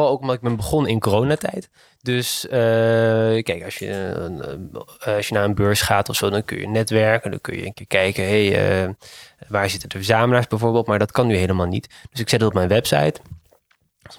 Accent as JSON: {"language": "Dutch", "town": "Haarlem", "region": "North Holland", "country": "Netherlands", "said": "Ja, dat gezicht op Haarlem vind ik wel heel leuk, want ik ben een echte Haarlemmer."}